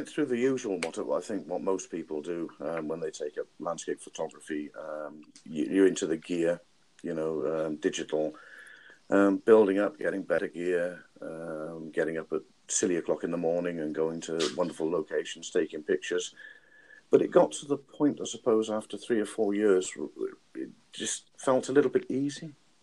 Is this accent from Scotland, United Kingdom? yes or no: no; South West England, United Kingdom; Well, I'm originally Salonian from the Isles of Scilly